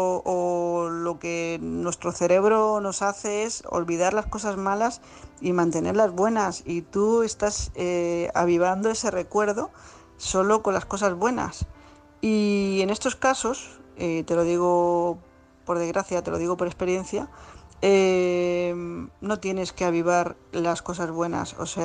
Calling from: Tarragona, Catalonia, Spain; corresponsal de Tarragona

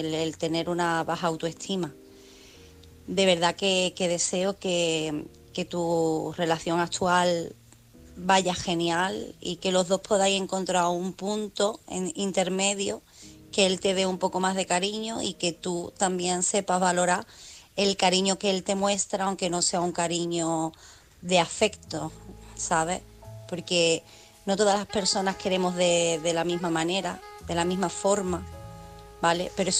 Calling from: Cádiz, Andalusia, Spain; corresponsal de Cádiz

